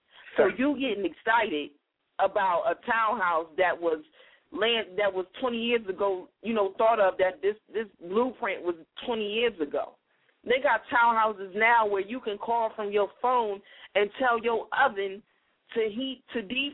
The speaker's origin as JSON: {"language": "English", "town": "Detroit", "region": "Michigan", "country": "United States", "tie": "born or raised there", "said": "That's the same thing that's going over in my hometown, Detroit, Michigan."}